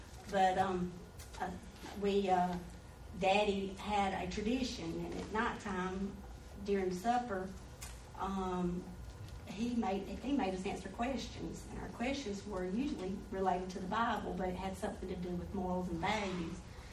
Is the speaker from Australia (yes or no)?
no; Waycross, Georgia, United States; as you can tell, I'm not from the North. I'm from Waycross, and I've lived here longer than I have in Waycross so far